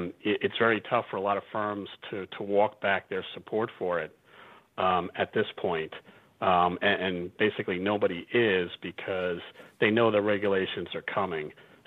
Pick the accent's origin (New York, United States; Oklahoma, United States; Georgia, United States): New York, United States; Brooklyn; You know, we're from Brooklyn originally, so...